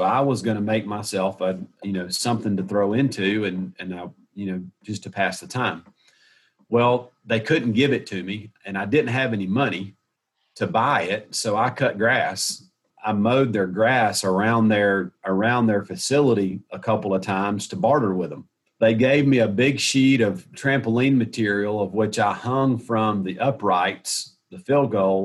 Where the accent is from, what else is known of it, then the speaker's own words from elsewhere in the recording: Hartwell, Georgia, United States; I grew up in Hartwell, and we were literally in the shadows of the arches of Athens, basically.